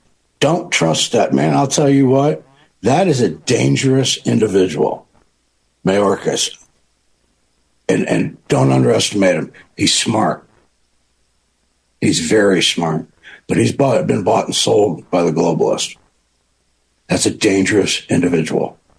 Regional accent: United States; But as an American, I never liked the Patriot Act.

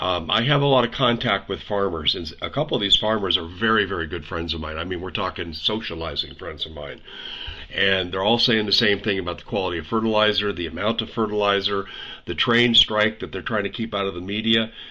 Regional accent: Arizona, United States; both from my home state in Arizona and across the nation

